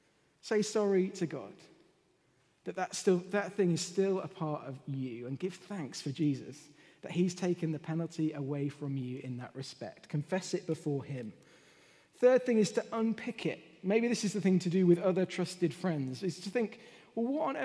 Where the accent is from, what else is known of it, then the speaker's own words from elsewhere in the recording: England, United Kingdom; I'm English, and like Wales for a holiday, but don't really support them in terms of sport.